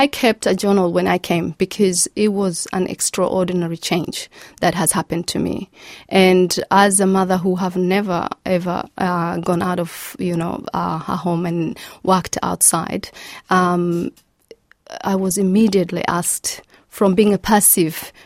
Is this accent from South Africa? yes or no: no; Kenya; also born or lived in Somalia; I grew up in Kenya, actually. I was only 4 years of age when I left Somalia